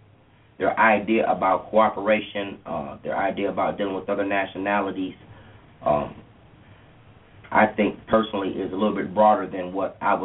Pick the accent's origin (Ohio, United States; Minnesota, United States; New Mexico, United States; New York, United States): Minnesota, United States; Minneapolis; I'm born and raised in Minnesota, like I said before, South Minneapolis.